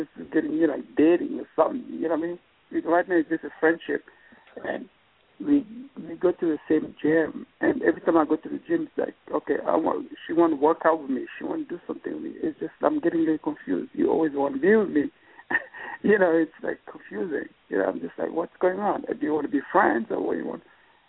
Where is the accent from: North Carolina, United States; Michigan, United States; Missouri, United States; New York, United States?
New York, United States; I'm from New York.